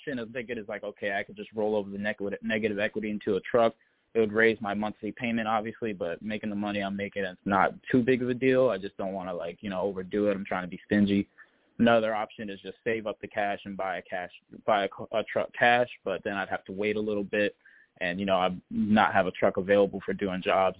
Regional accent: Florida, United States; I'm from Central Florida, so that's fine driving around town or whatever.

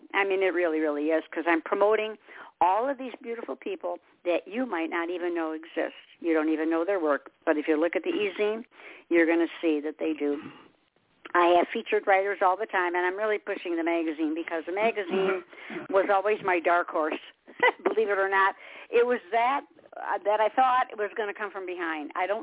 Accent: Detroit, Michigan, United States; moved away; But I'm not originally from here, and neither are you. I'm from Michigan. I'm from Motown and came down here, I don't know how many years ago.

